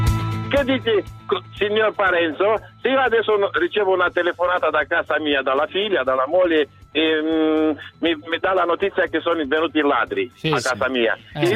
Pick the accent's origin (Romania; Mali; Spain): Romania; Italian is a second language; now in Italy; Sono romeno.